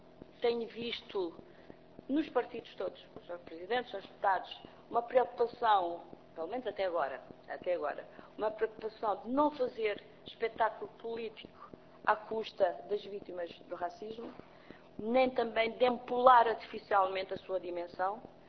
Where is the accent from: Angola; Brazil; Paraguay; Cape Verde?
Cape Verde; now in Portugal; Eu sou natural de Cabo Verde, como todos sabem, eu não me canso de dizer isto. E nós naquela altura, há uns anos atrás, nós não vínhamos de avião, vínhamos de barco